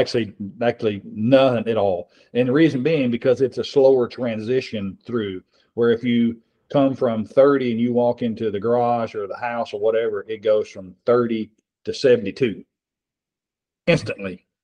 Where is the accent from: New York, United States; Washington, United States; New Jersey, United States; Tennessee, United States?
Tennessee, United States; Nashville; So, I'm originally from Nashville. Okay. Very humid there in the South. I have a gun range there still today, at my farm down there.